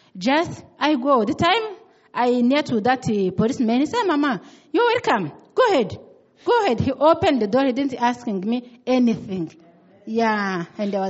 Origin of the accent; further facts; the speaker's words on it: Rwanda; English is a second language; I said, yeah, we are come from Rwanda. And he greeted us for our language.